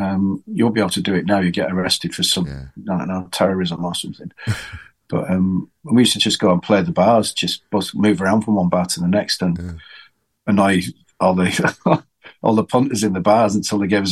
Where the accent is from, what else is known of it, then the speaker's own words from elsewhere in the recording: Brighton, South East England, United Kingdom; I moved to Brighton with my girlfriend